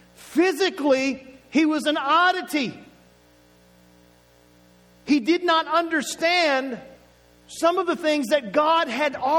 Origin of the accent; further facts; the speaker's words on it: Oklahoma, United States; I'm from Oklahoma, so I'm going to say it like this.